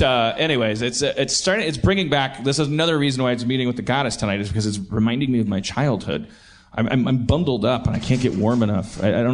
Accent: Milwaukee, Wisconsin, United States; I've noticed I'm from Milwaukee. Every time you meet someone from Minneapolis, they are still fighting.

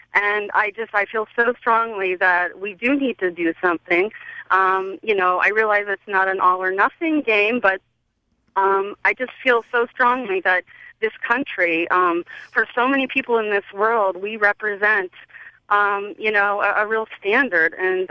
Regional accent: United States; I mean, we are Americans, I'm an American, and Americans stand up for people.

